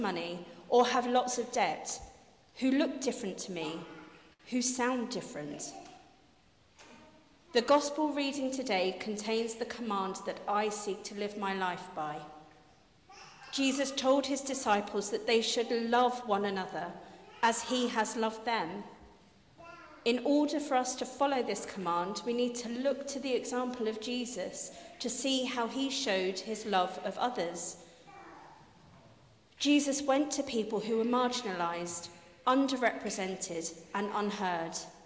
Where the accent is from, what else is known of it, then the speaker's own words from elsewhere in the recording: London, United Kingdom; as a person born and raised in Southeast London, I feel privileged to live in an area rich in diversity.